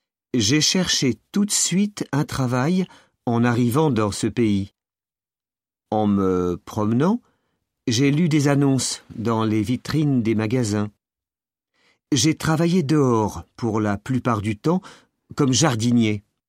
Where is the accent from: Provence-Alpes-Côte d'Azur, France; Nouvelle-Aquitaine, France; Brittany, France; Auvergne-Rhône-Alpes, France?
Nouvelle-Aquitaine, France; Bordeaux; Mais après avoir passé mon enfance à Bordeaux, j'ai eu envie de voir le monde.